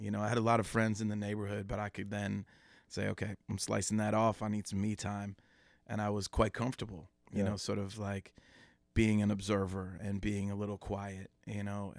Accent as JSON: {"language": "English", "town": "Cleveland", "region": "Ohio", "country": "United States", "tie": "born or raised there", "moved": "as an adult", "lives_now": "New York, United States", "said": "yeah, I'm from Cleveland, grew up, you know, went to Kenyon College, and then I moved to New York in 93"}